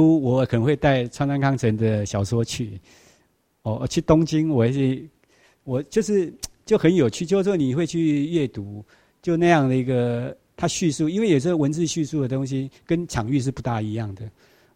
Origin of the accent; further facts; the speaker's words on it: Taipei, Taiwan; 我在台北出生，然后长大